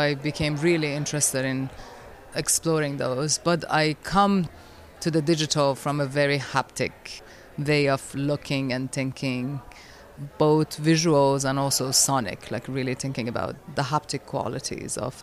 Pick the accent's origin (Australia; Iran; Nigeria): Iran; now in United States; So I am an Iranian-American, so I grew up in Iran as a woman and as a persecuted minority.